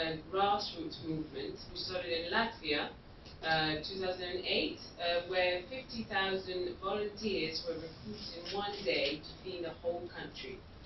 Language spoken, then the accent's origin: English; Serbia; I'm from Serbia